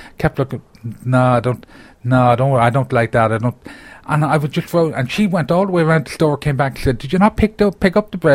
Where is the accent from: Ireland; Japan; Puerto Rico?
Ireland; now in United States; Well, I always say that I was kidnapped from Ireland.